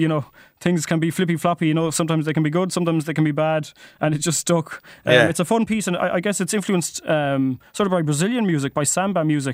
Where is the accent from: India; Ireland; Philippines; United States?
Ireland; Galway, Connacht; But yeah, we're all Galway. We're from Galway